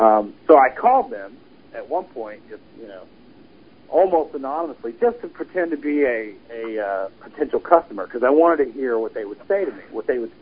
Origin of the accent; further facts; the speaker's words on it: Georgia, United States; So, of course, you know, I grew up in Northeast Georgia. I've got a pretty strong connection to that area